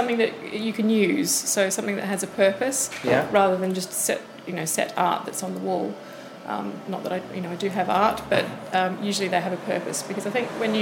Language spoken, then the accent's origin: English; Australia; I'm Australian. G'day all Australians out there. I've been here for 5 years this time around.